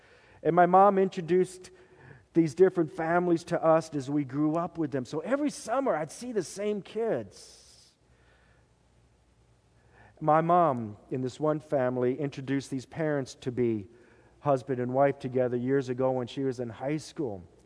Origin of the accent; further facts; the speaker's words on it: Decorah, Iowa, United States; born there; And even though I never lived in Decorah, Iowa, I was born in Decorah, Iowa.